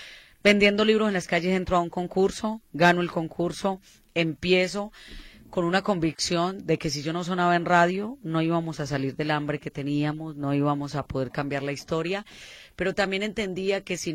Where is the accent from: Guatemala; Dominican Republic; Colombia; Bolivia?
Colombia; Yo soy de Colombia, llevo 28 años de carrera